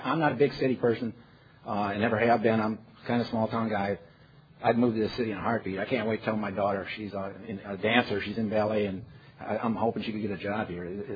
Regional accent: Waukesha, Wisconsin, United States; I'm from Waukesha, Wisconsin, small town west of Milwaukee.

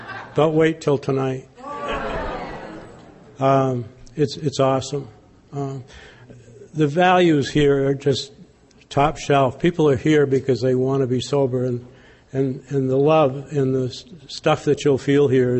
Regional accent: New Hampshire, United States; Only some of you know that I'm from New Hampshire.

